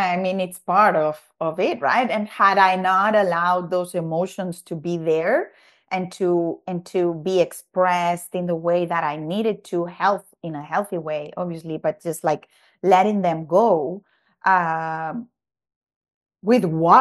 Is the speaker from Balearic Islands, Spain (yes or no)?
yes; Balearic Islands, Spain; I obviously I'm from Mallorca.